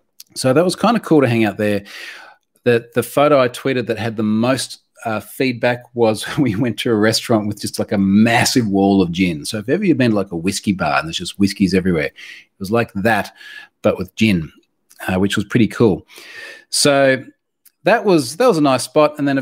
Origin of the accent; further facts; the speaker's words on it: Queensland, Australia; my home state of Queensland